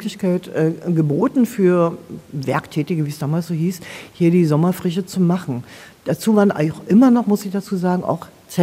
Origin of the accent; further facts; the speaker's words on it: Königs Wusterhausen, Brandenburg, Germany; Also ich bin selber auf dem Campingplatz fast groß geworden. Wir hatten See in der Nähe drin von Königs Wusterhausen, ja.